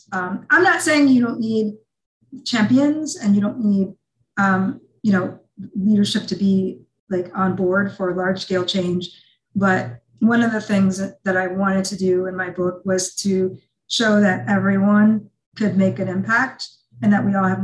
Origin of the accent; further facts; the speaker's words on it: Des Moines, Iowa, United States; from Jackson, Mississippi to Kansas, and then to Des Moines, Iowa. That's why I was raised in Iowa.